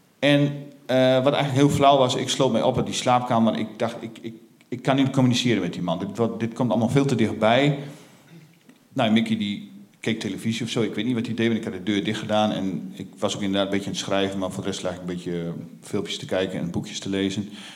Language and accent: Dutch; Groningen, Netherlands; ik kom uit de Veenkolonie, ben je ruimte gewend.